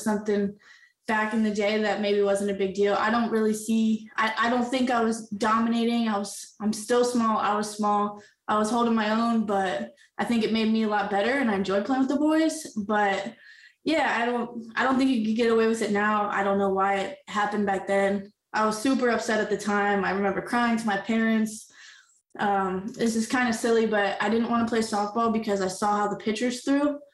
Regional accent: Delaware, United States; But my plans pre-Logan were to go back to Delaware and my home state. And I was going to coach. I was going to do some stuff with my high school.

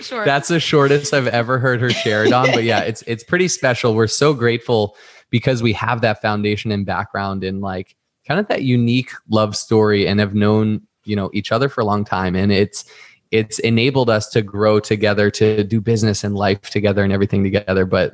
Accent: Boston, Massachusetts, United States; now in California, United States; I grew up in Boston, moved to Boston with me for a year.

